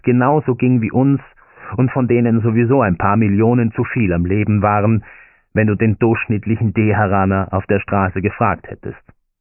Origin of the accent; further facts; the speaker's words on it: Afghanistan; also born or lived in Iran; Als Afghane ohne Aufenthaltsgenehmigung ist so ziemlich alles unleistbar für dich.